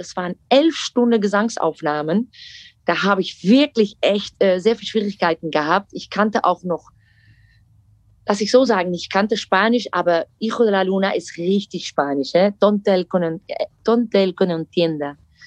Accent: Netherlands; German is a second language; Ihr seid doch Deutsch, ich nicht. Ich bin Holländerin, ja.

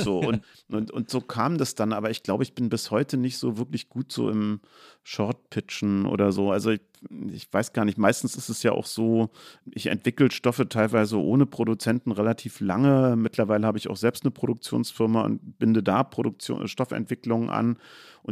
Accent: East Germany, Germany; weil man kriegte ja als Ossi nach dem Mauerfall diese 100 Mark, 100 Mark

